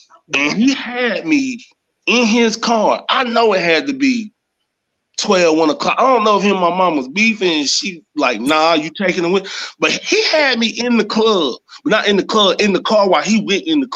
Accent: Greenville, South Carolina, United States; And, you know, once again, I'm from Greenville, that whole Greenville upstate area.

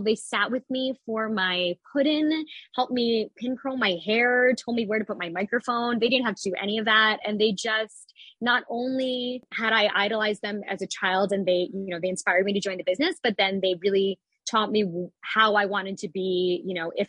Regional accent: Philippines; wait, she's Filipino. I'm Filipino.

